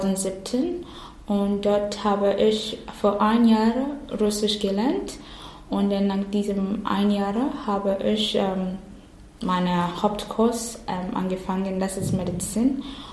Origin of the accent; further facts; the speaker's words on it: Ghana; German is a second language; moved away; also born or lived in Ukraine; ich komme aus Ghana. Ich bin eine Flüchtlinge von der Ukraine seit dem Anfang des Krieges.